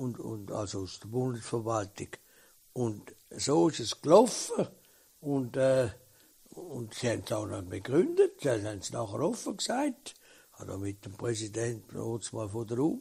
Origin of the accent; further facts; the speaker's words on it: Switzerland; Und als Schweizer Politiker bin ich jetzt nur einmal verantwortlich, dass die Schweiz keinen Krieg überkommt.